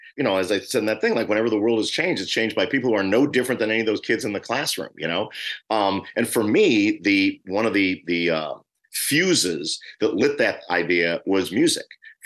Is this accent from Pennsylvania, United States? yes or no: no; Harlem, New York, United States; born there; I was born in Harlem.